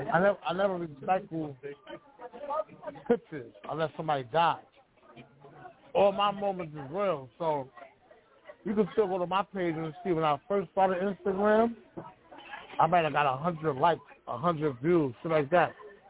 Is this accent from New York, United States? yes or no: yes; Bronx, New York, United States; also born or lived in Miami / Atlanta; So I'm born and raised in the Bronx, but I lived in Miami, I lived in Atlanta. You know what I mean? I've been everywhere.